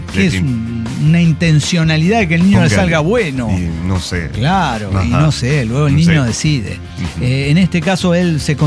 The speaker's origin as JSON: {"language": "Spanish", "region": "Mexico City", "country": "Mexico", "said": "Y yo soy un chilango que está en chancletas"}